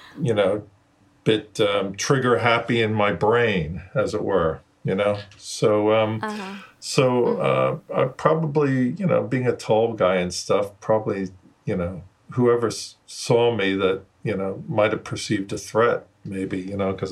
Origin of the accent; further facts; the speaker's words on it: Brooklyn, New York, United States; born there; Well, if you call it living, I was born in Brooklyn.